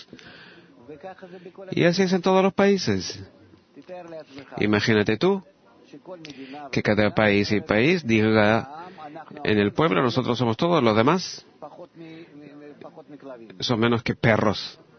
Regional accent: Hamburg, Germany; Yo soy de Hamburgo

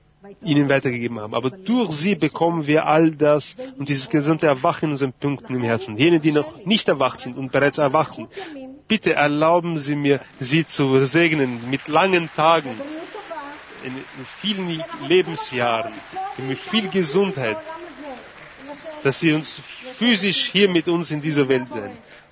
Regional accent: Yekaterinburg, Sverdlovsk Oblast, Russia; ich bin aus Ekaterinenburg.

